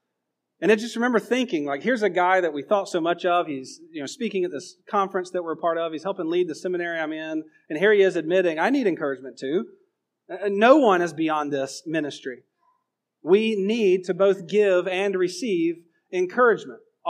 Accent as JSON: {"language": "English", "region": "Georgia", "country": "United States", "said": "because I was from Georgia and I sounded like Steve Lawson, they put me with Steve Lawson"}